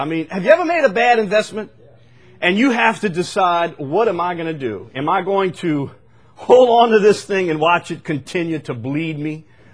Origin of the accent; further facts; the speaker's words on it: Chalmette, Louisiana, United States; I grew up in Chalmette.